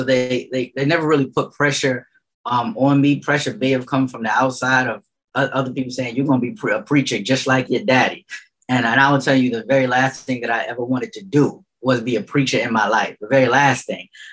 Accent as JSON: {"language": "English", "town": "New York City", "region": "New York", "country": "United States", "tie": "born or raised there", "said": "I grew up in St. Nicholas projects."}